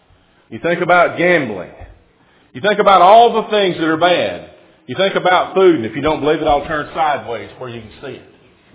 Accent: Alabama, United States; I'm from Alabama. I'm slower than most folks.

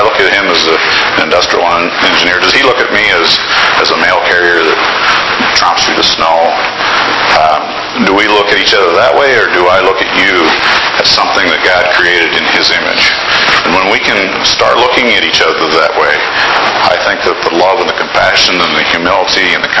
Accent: Iowa, United States; I'm an Iowan.

